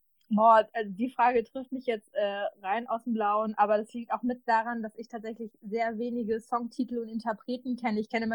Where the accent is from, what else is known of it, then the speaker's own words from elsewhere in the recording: North Rhine-Westphalia, Germany; ich komme ja aus Westfalen und was da tatsächlich gar nicht so unüblich ist, ist Rosinenstuten mit Salami zu essen.